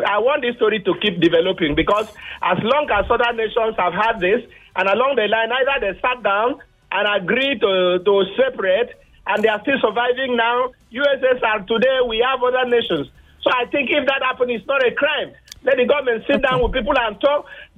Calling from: Mushin, Lagos, Nigeria; I'm calling you from Mushin.

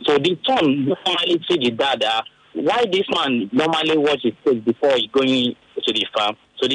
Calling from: Ikoyi, Lagos, Nigeria; I'm calling from Ikoyi.

